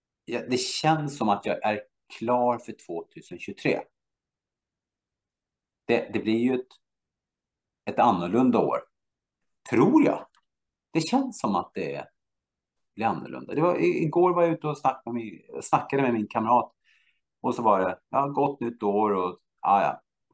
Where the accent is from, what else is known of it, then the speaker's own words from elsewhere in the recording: Gustavsberg, Stockholm County, Sweden; jag är från Stockholm, jag är från en ort som heter Gustavsberg. Ligger 20 kilometer utanför Stockholm